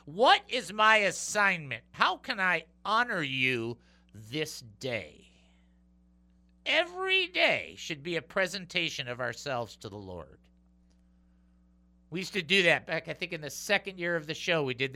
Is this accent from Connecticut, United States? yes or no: no; Michigan, United States; I grew up in Michigan. I grew up on a lake, so it froze. We were on the lake all the time in the wintertime.